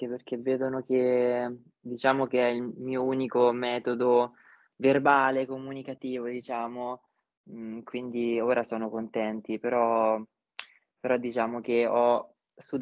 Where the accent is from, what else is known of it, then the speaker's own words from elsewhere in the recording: Filottrano, Marche, Italy; Io vengo da Pilottrano, no? In provincia di Ancona, nelle Marche, ed è una città molto piccola, molto chiusa